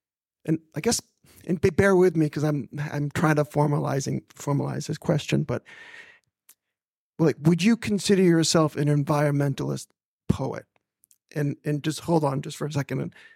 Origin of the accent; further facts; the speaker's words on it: United States; I'm from the States